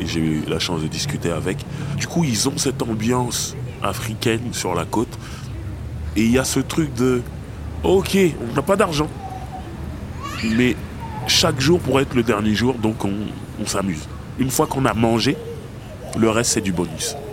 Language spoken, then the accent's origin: French; France; Ils disent, mais tu viens d'où ? Je dis, de France.